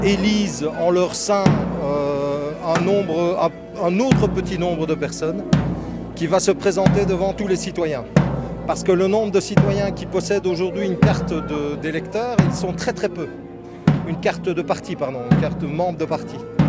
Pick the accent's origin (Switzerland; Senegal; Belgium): Belgium; Chastre, Wallonia; Je viens de Chastres, pas très loin de Jean Blou.